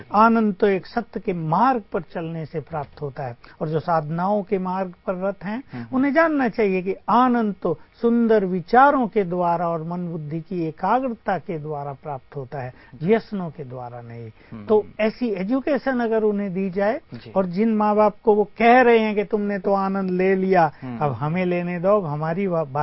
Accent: Uttar Pradesh, India; हम सोचते हैं हम तो यूपी से हैं, वहां की लठमार भाषा और इनकी मधुर भाषा में कितना अंतर है

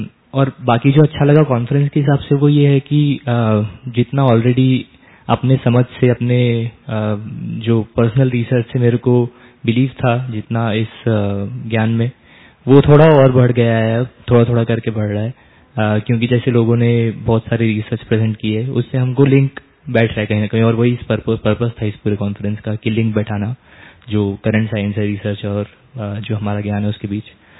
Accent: Assam, India; आसाम से आया हूँ मैं।

